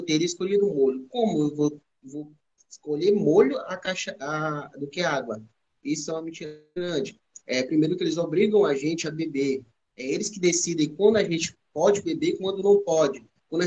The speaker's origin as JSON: {"language": "Portuguese", "region": "Maranhão", "country": "Brazil", "said": "Além de sofrer várias humilhações de lá, por ser maranhense"}